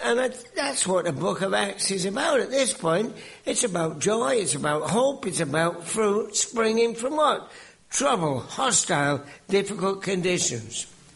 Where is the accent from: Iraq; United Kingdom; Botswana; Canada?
United Kingdom; England; now in United States; I've been here for many years. Before most of you were born, I came over from Britain, but the accent remains. And one thing that remains for an Englishman is, having grown up in England